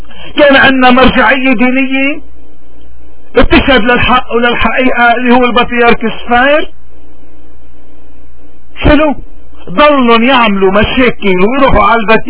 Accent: Lebanon; نحن كمواطنين لبنانيين شو شايفين؟

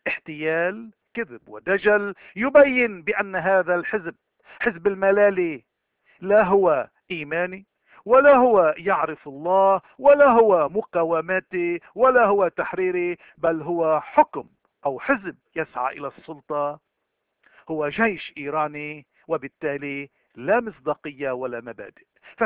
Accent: Lebanon; وتضلنا نفتخر انه نقول نحن لبنانيين.

